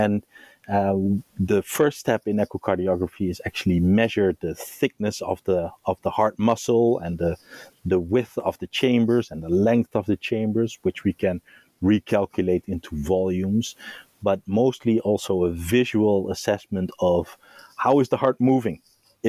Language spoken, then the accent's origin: English; Netherlands; I'm born and bred in the Netherlands, still live there in the northern part of the Netherlands